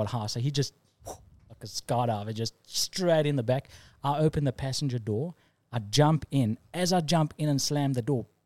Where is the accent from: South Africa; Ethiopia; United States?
South Africa; growing up in South Africa, I can tell you some stories afterwards too